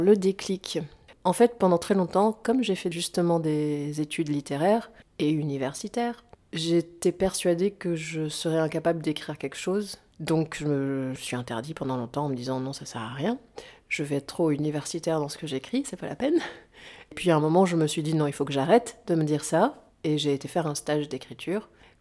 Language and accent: French; Réunion, France; Donc j'ai grandi à La Réunion, j'y ai passé une bonne trentaine d'années